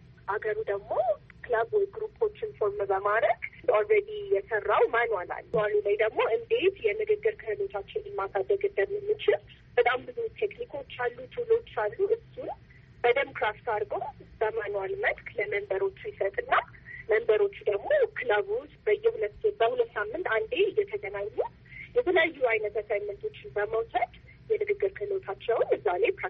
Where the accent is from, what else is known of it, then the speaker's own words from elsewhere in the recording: Addis Ababa, Ethiopia; አዲስ አበባ ነው ተወልጄ ያደኩት።